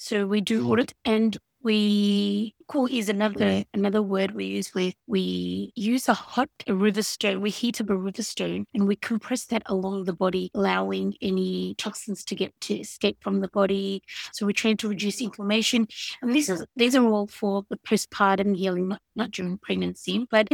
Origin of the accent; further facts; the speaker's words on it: Melbourne, Victoria, Australia; I was born and raised in Melbourne. My parents are originally from Turkey, so they've migrated here about 50 years ago. Brought up as a true blue Melbournian, and I am married to a Singaporean